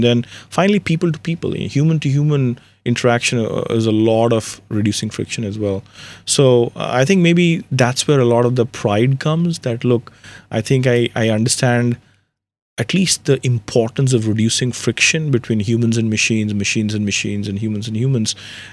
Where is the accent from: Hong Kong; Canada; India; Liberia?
India; now in United States; in 97, when I came from India to the US